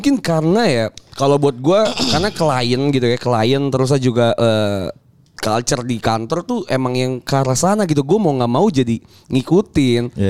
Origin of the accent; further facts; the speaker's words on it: Bekasi, West Java, Indonesia; now in Jakarta, Indonesia; gua ini sebagai anak Bekasi yang udah ke Jakarta